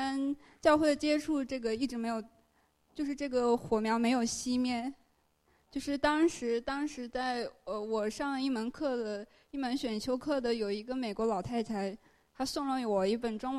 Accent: Hubei, China; moved away as an adult; now in United States; 这是我的中文名。我是来自中国湖北省，我是从2010年8月份来到美国的密苏里州市上大学。

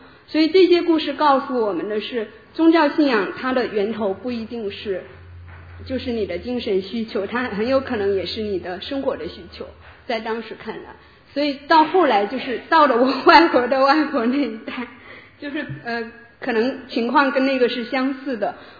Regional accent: Beijing, China; 首先呢，我是来自北京，然后我在这里只是一个短期的旅行。

